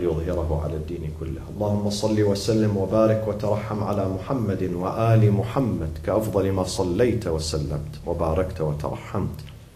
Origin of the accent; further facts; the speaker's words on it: Iraq; I'm from Iraq originally.